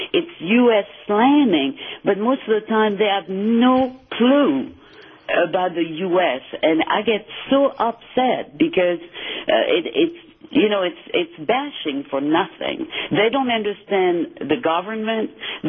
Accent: Rochester Hills, Michigan, United States; now in France; I grew up in Rochester Hills. And he came back with me here to France 10 years ago.

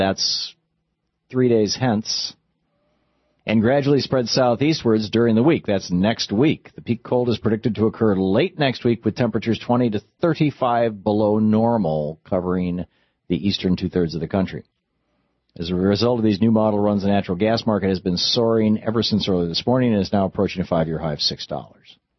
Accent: Michigan, United States; also born or lived in Vermont / New Hampshire; I lived in Vermont for 10 years. I lived in New Hampshire for 5 years. I grew up in Michigan.

